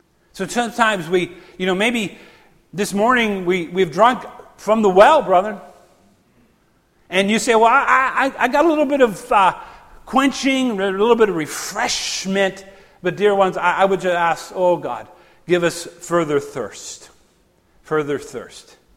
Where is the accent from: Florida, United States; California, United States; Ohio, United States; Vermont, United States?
Ohio, United States; I'm a marked man. I'm from Ohio too.